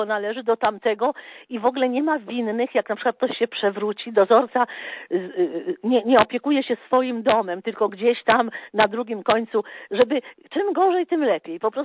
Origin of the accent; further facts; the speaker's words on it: Warsaw, Masovian Voivodeship, Poland; jestem z Warszawy